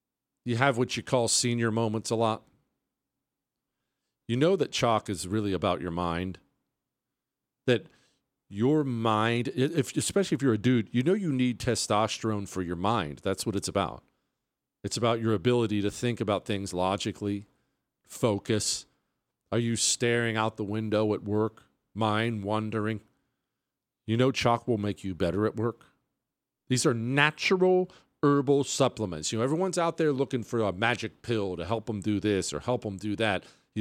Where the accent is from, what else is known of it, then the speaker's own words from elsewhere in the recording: United States; I'm an American.